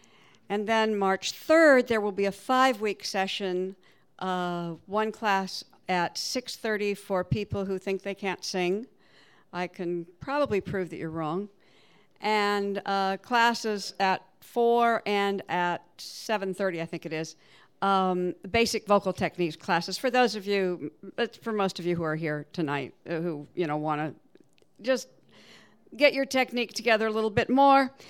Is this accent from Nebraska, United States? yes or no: yes; Omaha, Nebraska, United States; When I grew up in Omaha, we sang it at weddings